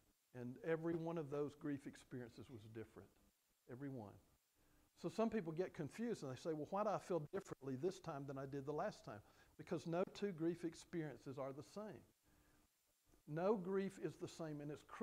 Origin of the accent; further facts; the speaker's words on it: Birmingham, Alabama, United States; We grew up together in Birmingham, Alabama, went to high school together, played football together, and we went to Alabama Christian College together and roomed together